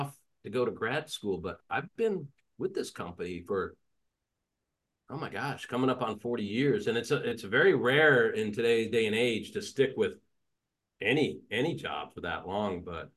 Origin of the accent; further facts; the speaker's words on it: Boulder, Colorado, United States; in the civil engineering department at University of Colorado in Boulder, where I grew up. This is my hometown, you know.